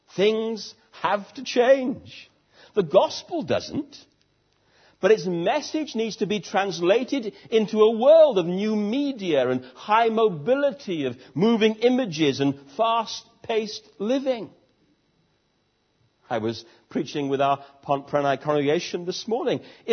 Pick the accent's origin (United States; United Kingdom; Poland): United Kingdom; the average British Christian tends to have the gift of discouragement. It's in our genes. We're British to say, or at least to think, you'll never do it.